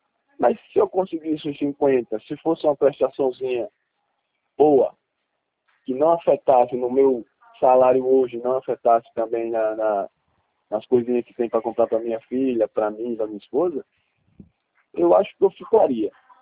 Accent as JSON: {"language": "Portuguese", "town": "Coruripe", "region": "Alagoas", "country": "Brazil", "lives_now": "Maceió, Brazil", "said": "eu sou de Coruripe. Eu moro em Maceió por causa da minha esposa. por causa do trabalho também"}